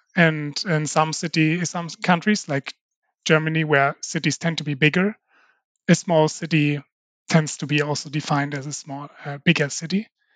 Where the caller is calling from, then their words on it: Malmö, Skåne, Sweden; 35 years. I'm joining from Malmö